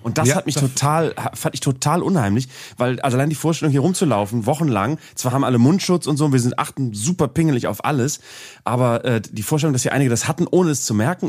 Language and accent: German; Bremen, Germany; aus Bremen, meiner Heimatstadt